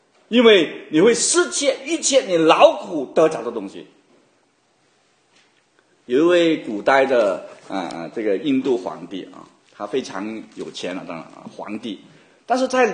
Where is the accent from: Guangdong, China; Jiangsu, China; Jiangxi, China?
Guangdong, China; 我们广东人叫做吉吉嘎嘎的